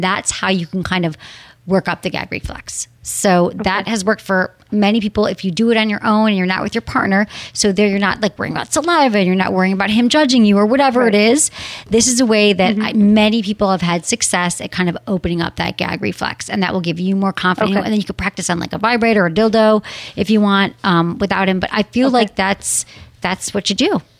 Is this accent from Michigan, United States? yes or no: yes; Michigan, United States; Oh, I'm from Michigan.